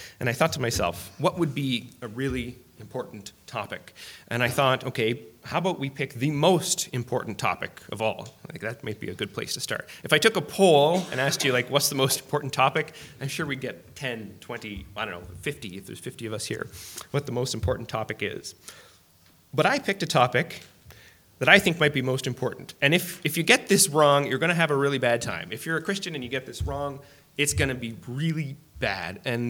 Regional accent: Timmins, Ontario, Canada; I'm from Timmins, and I don't really care much for introductions that much.

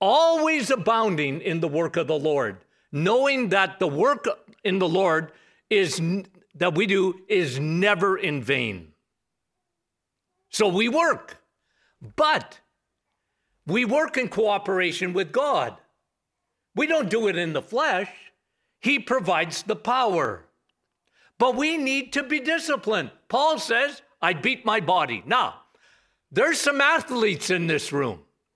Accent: Timmins, Ontario, Canada; I come from Timmins, okay?

